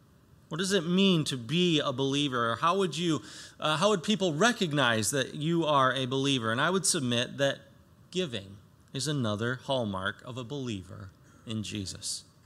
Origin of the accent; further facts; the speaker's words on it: United States; And I don't know about you, but when I see that as an American, I get upset and I want to put a stop to that.